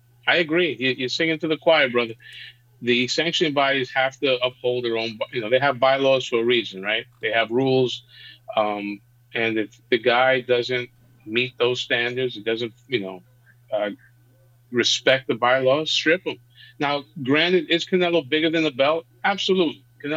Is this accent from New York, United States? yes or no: yes; New York City, New York, United States; Well, growing up in New York City, it's part of our vernacular, to be honest with you, but we spell it different.